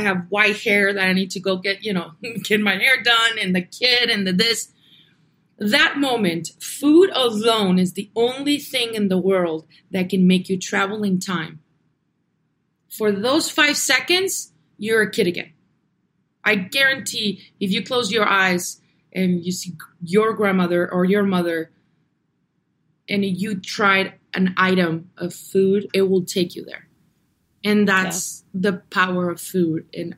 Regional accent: Navojoa, Sonora, Mexico; now in Tucson, United States; I was born here in Tucson, and we grew up in Navojoa, Sonora. It's the last city of the state of Sonora.

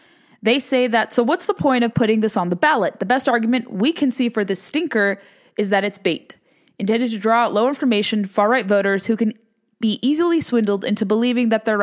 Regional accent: California, United States; given the electorate there in my home state.

